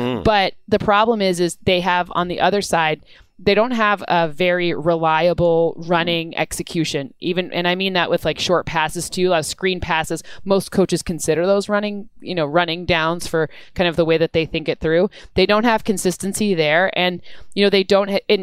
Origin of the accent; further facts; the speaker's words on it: Michigan, United States; and I'm from Michigan, and the summer in Michigan's great.